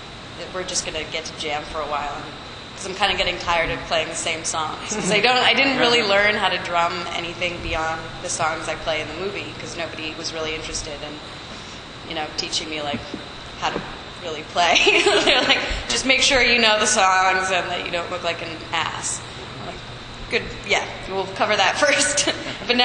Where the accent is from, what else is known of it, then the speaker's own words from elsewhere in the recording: Toronto, Ontario, Canada; my sister and, like, I grew up in Toronto